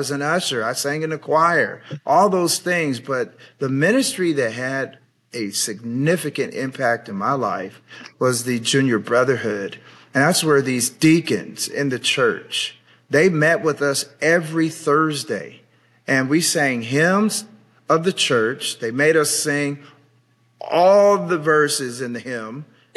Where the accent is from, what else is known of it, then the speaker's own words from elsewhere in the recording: Sacramento, California, United States; I grew up in Sacramento, the capital of California, and I grew up in St. Paul Missionary Baptist Church.